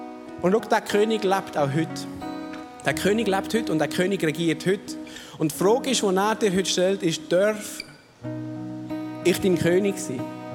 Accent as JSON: {"language": "German", "country": "Switzerland", "said": "Und für uns als Schweizer ist das schwierig."}